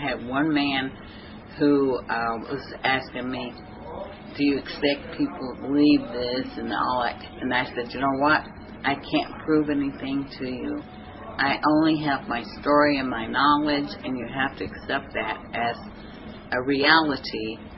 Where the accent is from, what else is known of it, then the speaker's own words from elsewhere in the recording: United States; So that's why I grew up where I grew up in America.